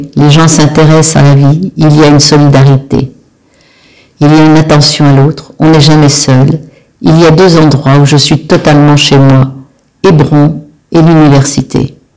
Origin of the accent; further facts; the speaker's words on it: France; Je suis français, donc je peux passer dans la zone H2 où même le maire ne peut pas passer.